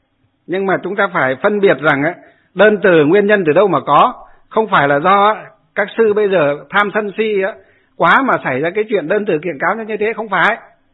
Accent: Ba Hàng Đồi, Hòa Bình, Vietnam; dưới quê tôi Ba Hàng Đồi hay là xuống tận dưới Nho Quan Ninh Bình

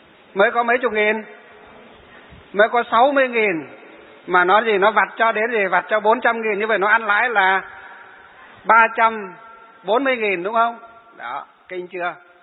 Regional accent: Hòa Bình, Vietnam; ở trên Hòa Bình, ở tỉnh mà quê hương của tôi á

